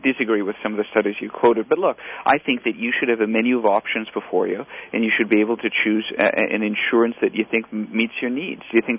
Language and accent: English; Canada; Sure, I was born and raised in Canada. I'm still licensed in Canada.